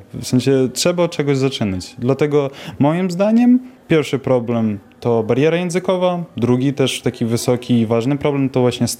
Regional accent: Ukraine; Polish is a second language; now in Poland; W klasie tak, jestem jedynym Ukraińcem

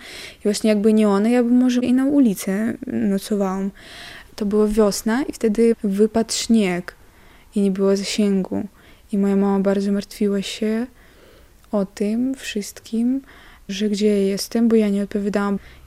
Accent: Ukraine; Polish is a second language; now in Poland; pani usłyszała, że ja rozmawiam w innym języku i ona pytała, że jestem z Ukrainy

